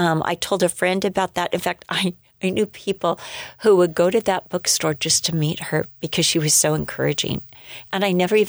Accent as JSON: {"language": "English", "country": "United States", "said": "It was unfamiliar territory, and I'm an American, right?"}